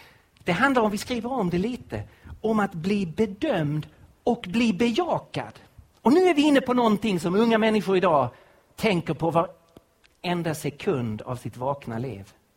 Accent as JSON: {"language": "Swedish", "country": "Sweden", "said": "Det skönaste vi som svenskar vet, det är ju att om någon påstår någonting, att vi då kan svara precis."}